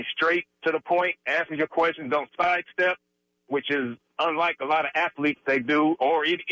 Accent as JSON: {"language": "English", "town": "Oakland", "region": "California", "country": "United States", "said": "I'm from Oakland, so it's refreshing to see an athlete here where I live"}